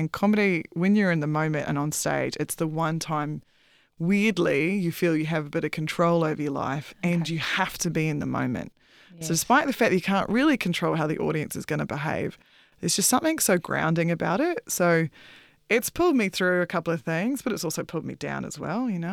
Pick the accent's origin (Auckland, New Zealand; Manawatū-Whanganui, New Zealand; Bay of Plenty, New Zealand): Manawatū-Whanganui, New Zealand; Feilding; So I grew up in Fielding. It's a small, but not small for New Zealand, farming town.